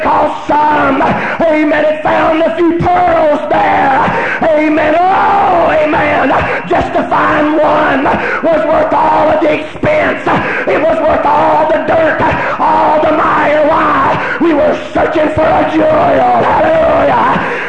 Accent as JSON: {"language": "English", "region": "Mississippi", "country": "United States", "tie": "born or raised there", "said": "I was raised on the Mississippi Gulf Coast. Oftentimes we would go down to the bayou."}